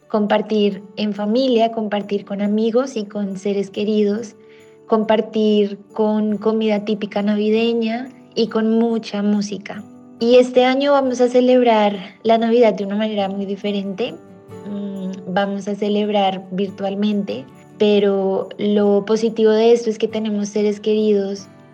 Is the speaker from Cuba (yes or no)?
no; Ocaña, Norte de Santander, Colombia; born there; Nací en Ocaña, norte de Santander.